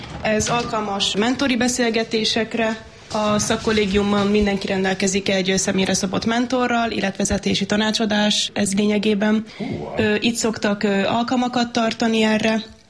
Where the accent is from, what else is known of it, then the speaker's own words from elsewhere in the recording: Pécs, Baranya, Hungary; Pécsi vagyok.